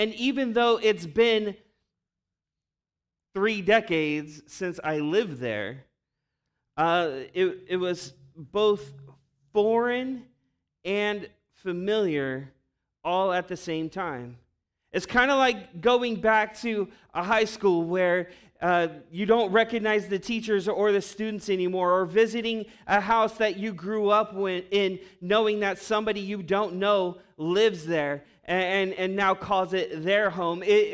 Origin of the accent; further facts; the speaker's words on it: Long Beach, California, United States; our family local pizza spot where I grew up in Long Beach. We don't go there often anymore, not since we moved out of the neighborhood when I was 13 years old.